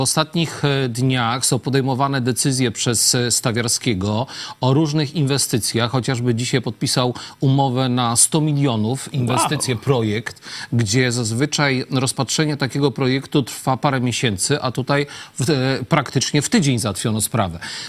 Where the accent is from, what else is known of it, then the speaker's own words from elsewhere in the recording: Lublin, Lublin Voivodeship, Poland; bo generalnie ja mieszkam w Lublinie, pochodzę z Lublina